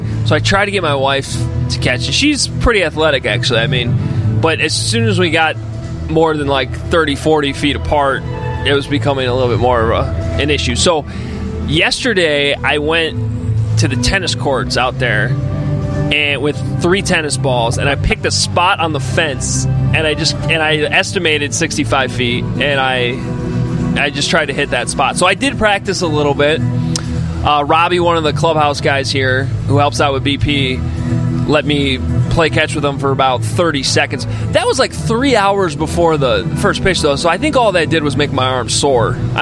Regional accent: Illinois, United States; But yeah, I grew up on the North Side. Look, I love baseball, so no question, grew up a Sox fan, have so many memories of coming to the ballpark.

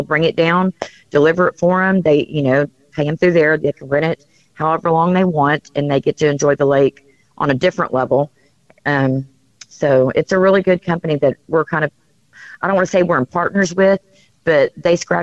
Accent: Deer Park, United States; I want to say I'm from Deer Park, so we had names on our roads. They have numbers here

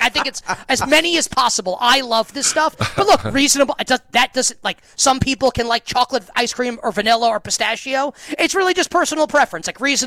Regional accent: New York, United States; I guess everyone liked the Bulls, and I'm a New Yorker, and I hated them.

